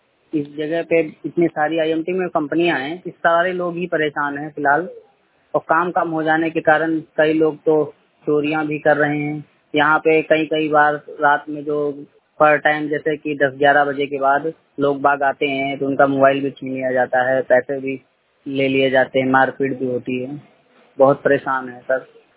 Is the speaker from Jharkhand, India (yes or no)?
no; Uttar Pradesh, India; लगभग मैं district UP का रहने वाला हूँ। लगभग मैं 4 साल से यही हूँ